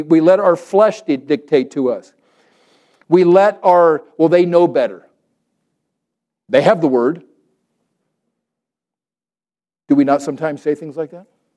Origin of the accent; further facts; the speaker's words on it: Puerto Rico; Growing up in Puerto Rico, we had a horse.